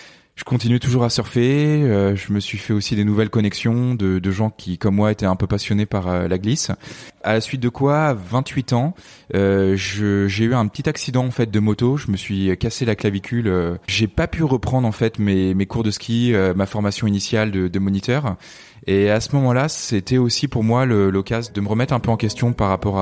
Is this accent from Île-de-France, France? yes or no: yes; Paris, Île-de-France, France; je suis né en 1983, donc j'ai grandi à Paris étant plus jeune, avec mes deux frères Olivier et Antoine ainsi que mon papa.